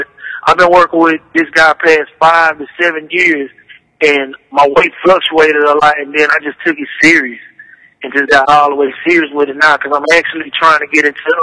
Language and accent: English; Houston, Texas, United States; Being that we're from Houston and we have this certain like underground presence